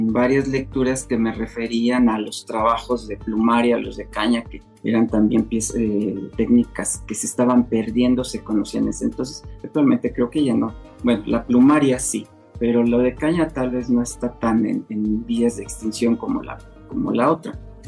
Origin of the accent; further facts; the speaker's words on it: Salamanca, Guanajuato, Mexico; Yo soy de Salamanca, Guanajuato, reconocida por la tradición de los nacimientos de cera. Entonces, pues, me crié con mi abuela